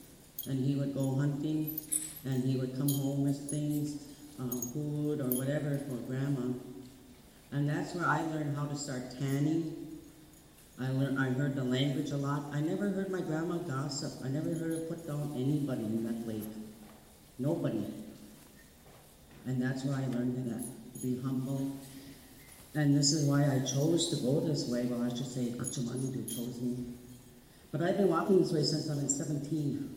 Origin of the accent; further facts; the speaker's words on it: Nett Lake, Minnesota, United States; I grew up here in Net Lake. I went to the school, the grade school here.